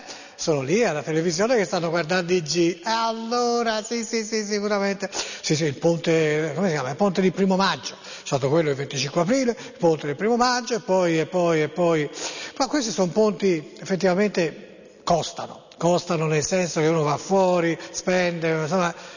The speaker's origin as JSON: {"language": "Italian", "town": "Florence", "region": "Tuscany", "country": "Italy", "said": "io sono di Firenze, parlo di Firenze"}